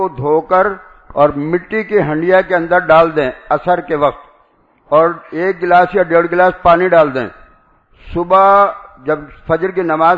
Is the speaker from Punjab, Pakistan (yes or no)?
no; Karachi, Sindh, Pakistan; اور میں کراچی کا رہنے والا ہوں, کراچی میں بھی کافی لوگوں کو فائدہ ہوا.